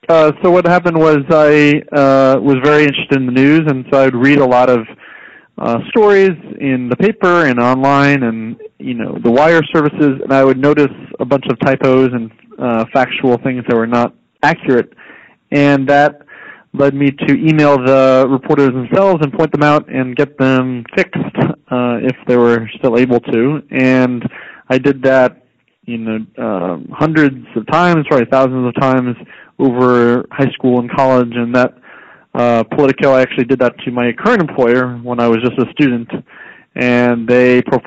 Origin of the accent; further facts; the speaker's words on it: Massachusetts, United States; So I actually I grew up in the Berkshires in Western Massachusetts